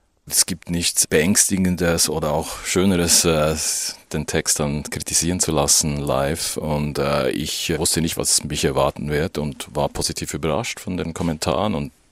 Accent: Swiss Alps, Switzerland; now in Bern, Switzerland; ein Kind der Schweizer Alpen, lebe in Bern.

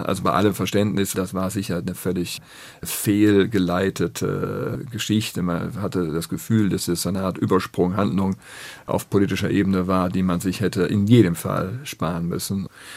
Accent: Düsseldorf, North Rhine-Westphalia, Germany; wir bauen zurzeit in Düsseldorf, also in meiner Heimatstadt, an einer sehr wichtigen Stelle.

